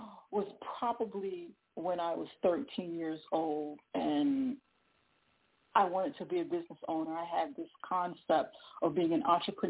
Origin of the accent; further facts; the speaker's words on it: New York, United States; But I'm from New York.